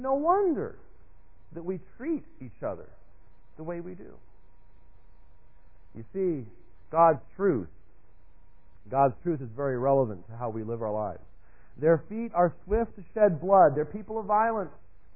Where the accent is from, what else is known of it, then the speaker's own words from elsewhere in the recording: Minneapolis, Minnesota, United States; born there; Actually, I was born in Minneapolis, so I do remember a little bit about it, but haven't been there in a long time.